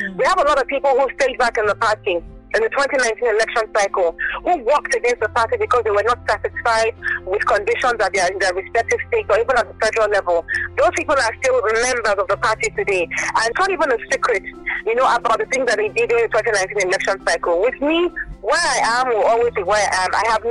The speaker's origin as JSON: {"language": "English", "town": "Abeokuta", "region": "Ogun", "country": "Nigeria", "said": "Every time I'm in Abeokuta, in my home state, Ogun, I'm on radio engaging the people"}